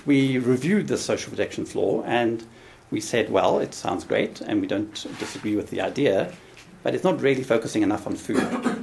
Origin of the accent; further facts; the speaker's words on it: South Africa; In South Africa, we have, I'm South African